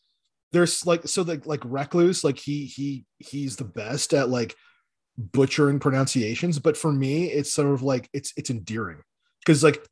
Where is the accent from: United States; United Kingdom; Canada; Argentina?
Canada; because I'm like, you know, I'm Canadian. So, oh, LaCroix.